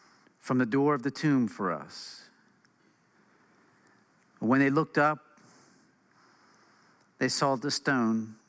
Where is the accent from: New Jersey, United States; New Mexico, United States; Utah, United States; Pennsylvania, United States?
Pennsylvania, United States; Philadelphia; And I grew up in Philadelphia, so it had a special place in my heart.